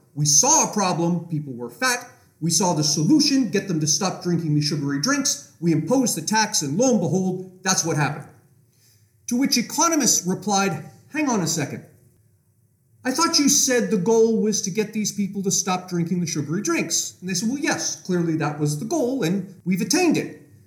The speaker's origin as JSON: {"language": "English", "region": "Pennsylvania", "country": "United States", "said": "I'll give you an example from my home state of Pennsylvania."}